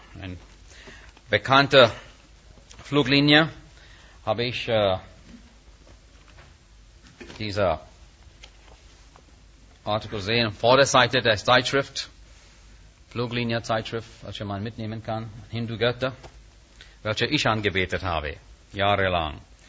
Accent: India; Interessante Beobachtung als Inder, finde ich das sehr komisch eigentlich.

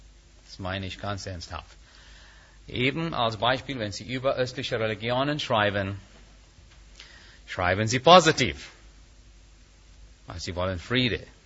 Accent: India; Interessante Beobachtung als Inder, finde ich das sehr komisch eigentlich.

